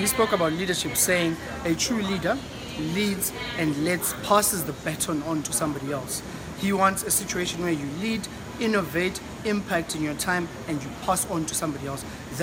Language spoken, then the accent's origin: English; Bulawayo, Zimbabwe; I am from Bulawayo.